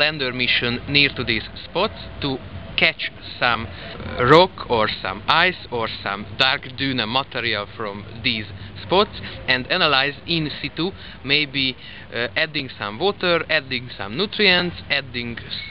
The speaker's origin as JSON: {"language": "English", "region": "Budapest", "country": "Hungary", "said": "We are from Budapest and working on Mars research because we think that there can be life on Mars."}